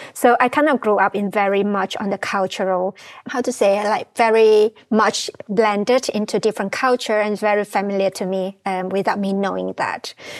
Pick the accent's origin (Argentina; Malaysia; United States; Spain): Malaysia; So I'm a Malaysian Chinese. So my grandparents are actually from China. So by Malaysians, I'm very related to this country. So we follow the Chinese culture because that is our traditions